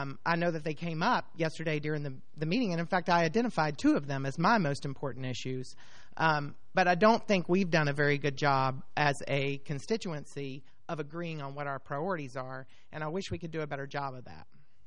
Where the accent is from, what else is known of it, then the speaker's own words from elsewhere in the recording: Turner, United States; from Turner.